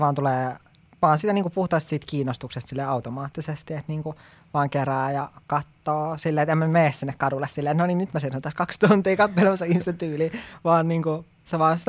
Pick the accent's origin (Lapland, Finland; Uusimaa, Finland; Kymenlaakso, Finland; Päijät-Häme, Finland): Lapland, Finland; mä oon Lapista kotoisin